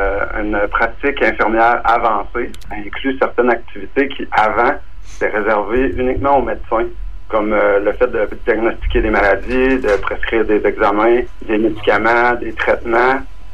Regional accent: Forestville, Quebec, Canada; Moi, je suis originaire de Forestville, fait que c'était vraiment un choix personnel de revenir ici pour redonner à la communauté.

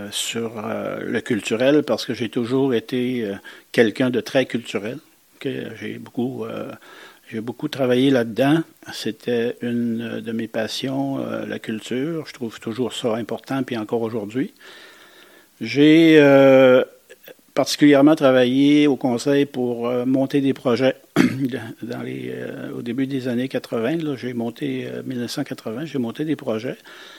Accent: Mashteuiatsh, Quebec, Canada; born there; Je suis né ici à Mashtuiats. … … qui a aussi une ascendance de Pessamiolo.

